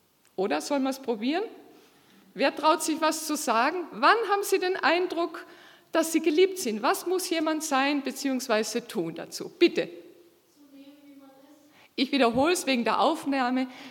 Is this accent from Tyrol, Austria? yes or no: no; Carinthia, Austria; now in Germany; Also ich bin eine Österreicherin, eine Kärntnerin. Ja, und dann wird man so gefragt, wie kommt denn eine Kärntnerin nach Deutschland?